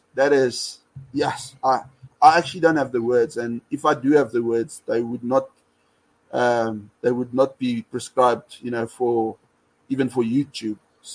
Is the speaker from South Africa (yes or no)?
yes; South Africa; yeah, I am a South African.